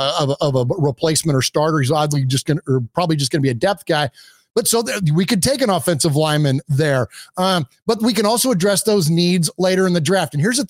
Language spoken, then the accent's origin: English; California, United States; now in Nashville, United States; I'm from the Bay Area, but I live just outside of Nashville now